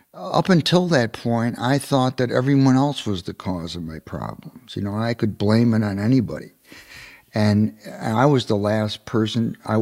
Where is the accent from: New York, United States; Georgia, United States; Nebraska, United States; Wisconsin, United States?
New York, United States; Rochester; transferred back to Eastman, which is in my hometown, right. Rochester.